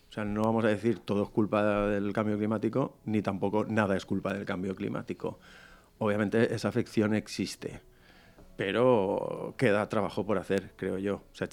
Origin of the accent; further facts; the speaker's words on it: Valencian Community, Spain; first language Valencian; porque yo soy valenciano parlante, pero bueno, castellano